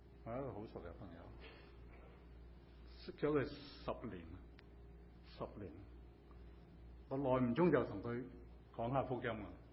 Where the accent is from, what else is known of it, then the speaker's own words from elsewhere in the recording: Hong Kong; 特别我们中国人呢，或者我们香港人呢，是特别喜欢吃东西